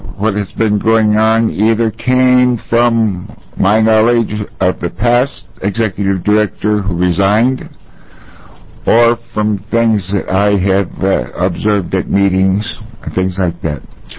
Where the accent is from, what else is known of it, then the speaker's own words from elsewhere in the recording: Albany, Oregon, United States; I'm from Albany, Oregon